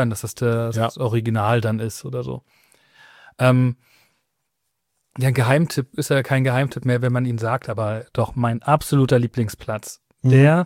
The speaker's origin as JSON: {"language": "German", "region": "Lower Saxony", "country": "Germany", "lives_now": "Hamburg, Germany", "said": "Aus dem Süden Niedersachsens."}